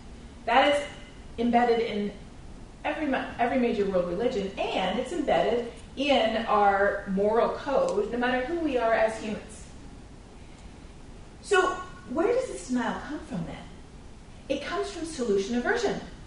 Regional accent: Canada; and I'm Canadian myself.

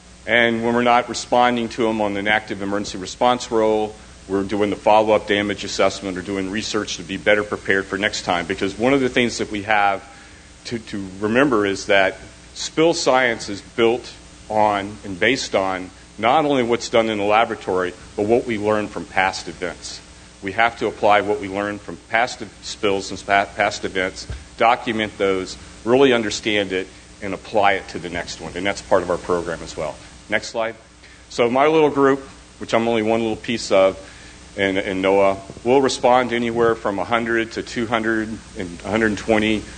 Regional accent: Louisiana, United States; moved away; This is my home, Louisiana, and born and raised in Louisiana for 13 years.

